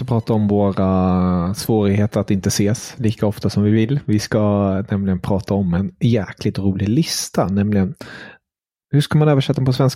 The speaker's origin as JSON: {"language": "Swedish", "country": "Germany", "said": "Bara jag som tysk sitter här, det är ju ett statement i sig."}